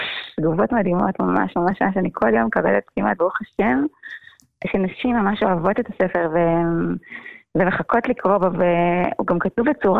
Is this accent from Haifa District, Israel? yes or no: yes; Kiryat Motzkin, Haifa District, Israel; born there; נולדתי בעצם בקריות, בקריית מוצקין. להורים של שהם לא שומרים תורה ומצוות